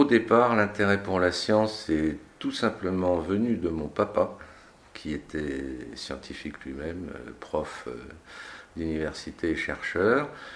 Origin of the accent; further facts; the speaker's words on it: Brittany, France; j'aimais bien les bateaux, je faisais de la voile, je suis breton